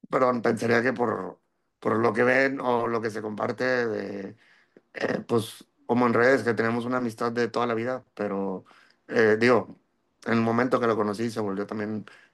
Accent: Matamoros, Tamaulipas, Mexico; Yo soy de Matamoros, Tamaulipas. Y estudié gastronomía, soy chef

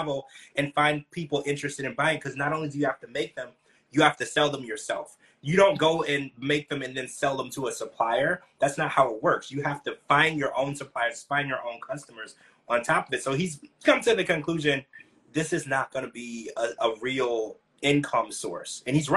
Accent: Louisiana, United States; moved away; I grew up in Louisiana. I was always eating spicy stuff. So, and now and when I left Louisiana, I noticed how bland food can be.

